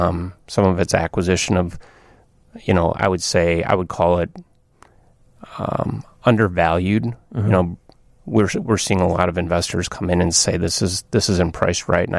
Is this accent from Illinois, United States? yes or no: yes; Chicago, Illinois, United States; being a Chicagoan, we all like to think that it was ours to lose.